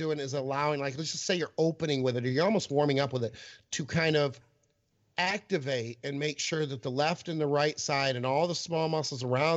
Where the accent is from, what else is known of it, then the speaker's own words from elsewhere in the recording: Michigan, United States; also born or lived in Colorado, United States; I grew up in Michigan, so I am impressed with their fall, but I did spend 21 years at 9,000 feet, and I got to tell you, the color is fucking insane in Colorado